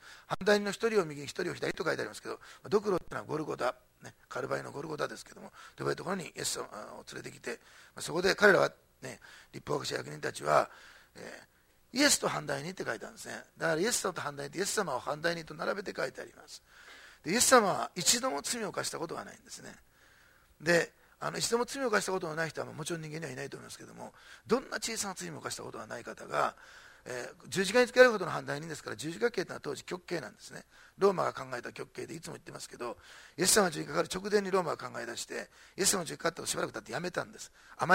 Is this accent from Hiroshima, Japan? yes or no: no; Osaka, Japan; born there; 私大阪生まれなんだけど